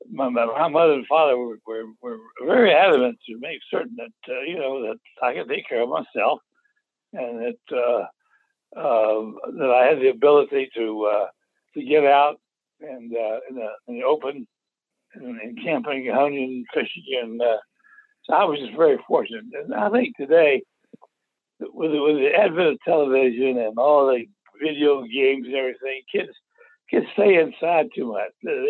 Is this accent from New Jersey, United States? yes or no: no; Florida, United States; There was a lot of mosquitoes here in Florida.